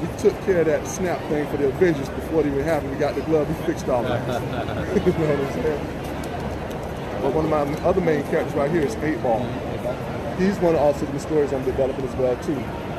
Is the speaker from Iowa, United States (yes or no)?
no; Fort Myers, Florida, United States; I am local. I'm right here. I'm from South Florida. I'm from Fort Myers. All my stuff comes straight out of Fort Myers.